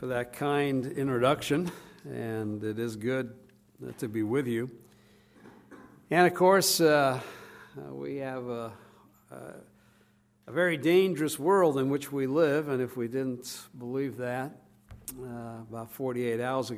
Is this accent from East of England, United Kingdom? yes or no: yes; East of England, United Kingdom; I'm actually English, if my name didn't give it away. Essex, maybe my accent no longer does, but I've been told I still have my English manner. So I'm an Englishman from top to bottom